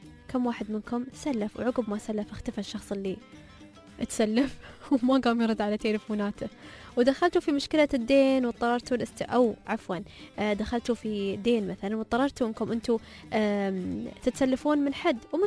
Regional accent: United Arab Emirates; هني عندنا في الإمارات

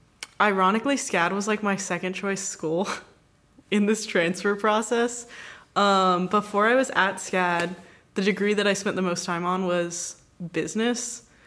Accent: Texas, United States; now in Savannah, United States; Well, I grew up in Texas. I live in Savannah pretty much full time now.

